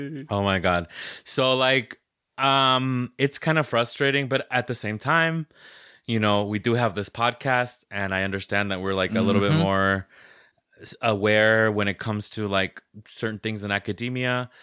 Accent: Puerto Rico; first language es; English is a second language; now in United States; I grew up in Puerto Rico and haven't spoken Spanish regularly in so long. I moved to the US in 1996.

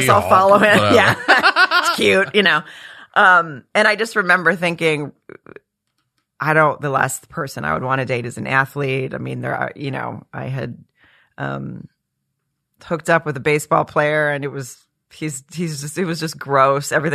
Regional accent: Arkansas, United States; especially growing up in Arkansas, I was more of a college football fan.

